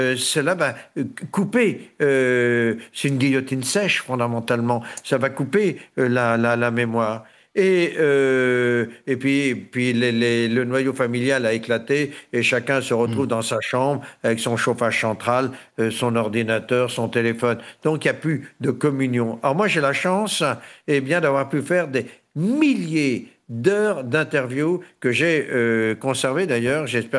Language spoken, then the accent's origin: French; La Chapelle-Basse-Mer, Pays de la Loire, France; au sein de mon village natal, La Chapelle-Basse-Mer